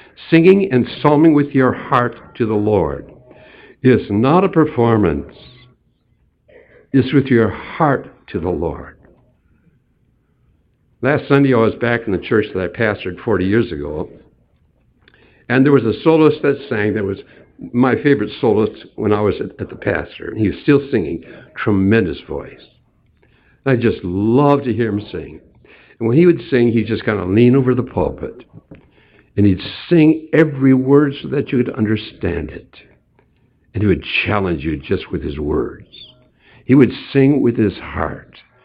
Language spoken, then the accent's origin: English; Hinckley, Minnesota, United States; I grew up in Hinckley, Minnesota, in a gospel-preaching, Bible-believing, altar-calling, premillennial Presbyterian church.